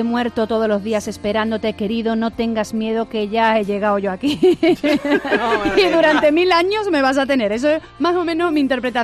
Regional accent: Álora, Andalusia, Spain; en mi pueblo, en Álora

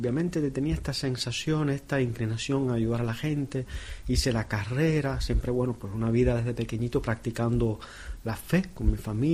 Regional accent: Cuba; Soy cubano, sí.

